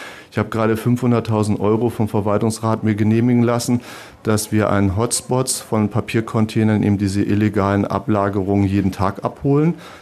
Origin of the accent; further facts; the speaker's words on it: Berlin, Germany; in Berlin, wo ich herkomme, gab es das nicht.